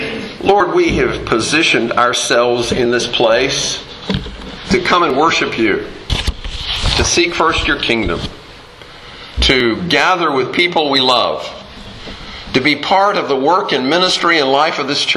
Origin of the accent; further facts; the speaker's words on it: Fayetteville, North Carolina, United States; In the 1950s, in my hometown, we would have a Christmas parade. Maybe you would have one of those in your hometown. But in Fayetteville, in the eastern part of the state, we always had a Christmas parade this time of year.